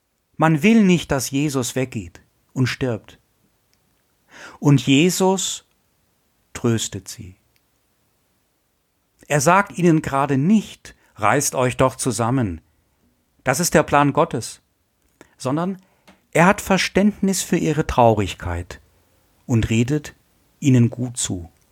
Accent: Essen, North Rhine-Westphalia, Germany; Ich komme ja aus Essen, aus dem Ruhrgebiet

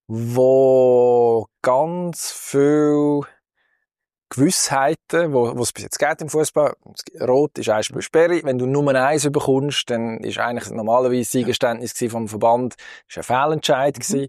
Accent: Belgium; was kann uns als Belgier auch sonst noch widerfahren

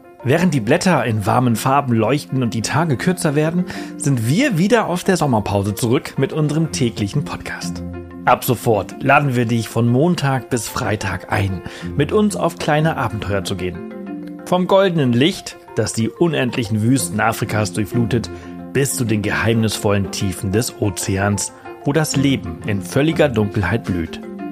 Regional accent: Spain; Ich kann kein Französisch. Ich bin Spanier. Ich kann Spanisch. Ich kann italienischen Akzent. Ich kann vielleicht auch sogar Portugiesisch ein bisschen sprechen. Französisch liegt mir sehr, sehr fern.

